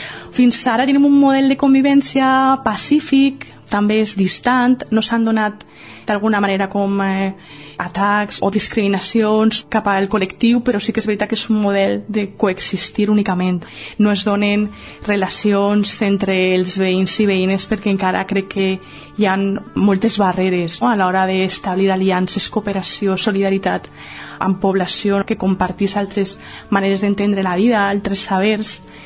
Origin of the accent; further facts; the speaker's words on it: Valencian Community, Spain; ja som veïnes valencians del nostre barri